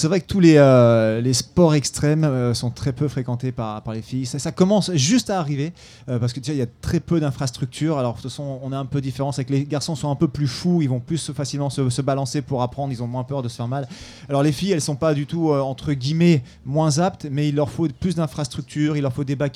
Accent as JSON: {"language": "French", "town": "Grenoble", "region": "Auvergne-Rhône-Alpes", "country": "France", "said": "parce que nous, on est de Grenoble, donc on est vraiment à la maison"}